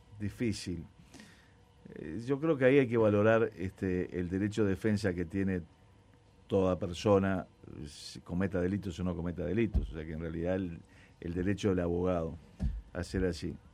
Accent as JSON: {"language": "Spanish", "country": "Uruguay", "said": "en el otro somos todos los uruguayos"}